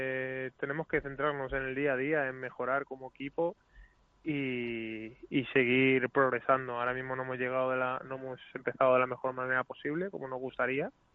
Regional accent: Aranjuez, Community of Madrid, Spain; De momento los ribereños de allí en mi pueblo pues no están confinados

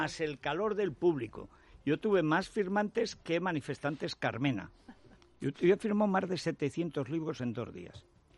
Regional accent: Teruel, Aragon, Spain; Ya cuando lleva 2 horas y media, chico, porque soy de Teruel, si no lo normal es que estuviera en urgencias.

